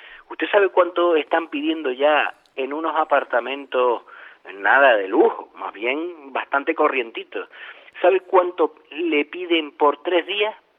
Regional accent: Canary Islands, Spain; Un canario, pero con sentimiento, porque en todas las islas tengo algo.

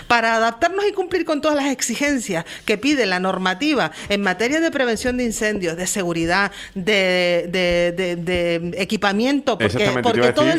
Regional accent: Puerto de la Cruz, Canary Islands, Spain; porque parece ser que los portuenses no somos tinerfeños

